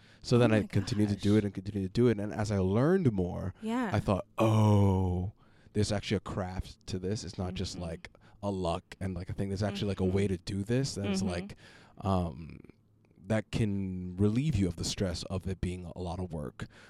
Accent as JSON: {"language": "English", "town": "New York City", "region": "New York", "country": "United States", "tie": "born or raised there", "said": "growing up in Brownsville, Brooklyn, there weren't many opportunities to be like be in the arts."}